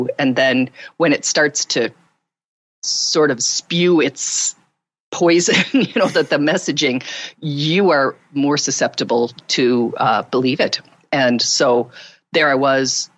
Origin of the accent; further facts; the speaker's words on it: Midwest, United States; in the United States. I'm from the Midwest, and I first started experiencing depression in my very early teens, maybe even 12, 13.